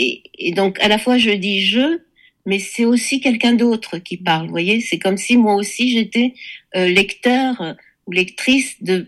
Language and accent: French; Tunisia; moved away as an adult; j'ai passé les 6 premiers mois en Tunisie, les derniers mois en Tunisie. Je suis née en Tunisie et j'allais donc faire mes études après le bac à Paris.